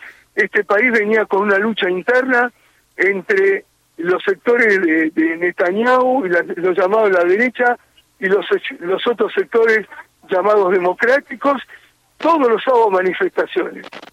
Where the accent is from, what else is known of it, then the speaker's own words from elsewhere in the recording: Argentina; Como yo no soy israelí, yo soy argentino